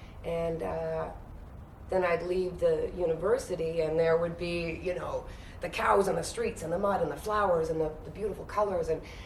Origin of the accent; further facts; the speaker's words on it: Vancouver, British Columbia, Canada; also born or lived in Quebec / Whitehorse; now in Montreal, Canada; I was born in Quebec in the rural, in the eastern townships, but we moved out west when I was really young. So it was in Vancouver that I went to acting school, and in Whitehorse.